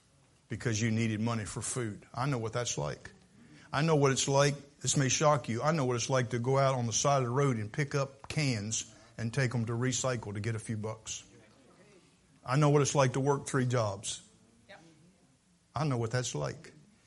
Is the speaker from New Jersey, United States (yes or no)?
no; Vienna, Maryland, United States; I'm from Vienna. I'm sorry. We have a different language in Dorchester County.